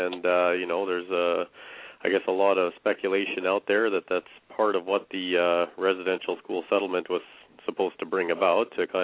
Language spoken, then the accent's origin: English; Canada; I'm originally from the Nichisawayasi Cree Nation. Also, my family, I guess more recently, from the Opipanapewin First Nation.